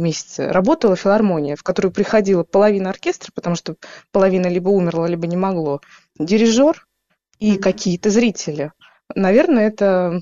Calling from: Saint Petersburg, Russia; поскольку я из Санкт-Петербурга с вами говорю, вот, в нашем городе есть память о блокаде Ленинграда.

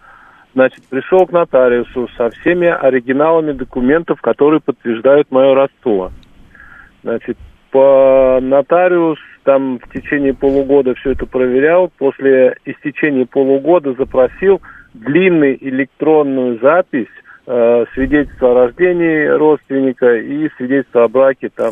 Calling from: Moscow, Russia; я звоню вам из Москвы.

